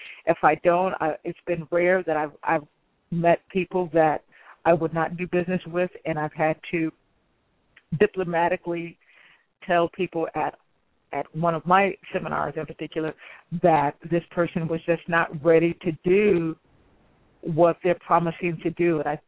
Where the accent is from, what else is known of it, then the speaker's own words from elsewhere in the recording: Illinois, United States; And if you don't know this and you're not in California, I'm actually from Illinois.